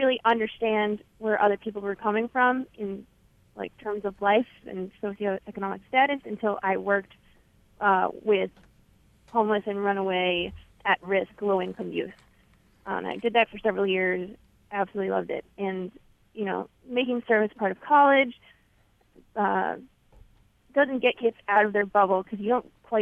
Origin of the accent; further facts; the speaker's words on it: Penfield, New York, United States; Hi. I grew up in Penfield.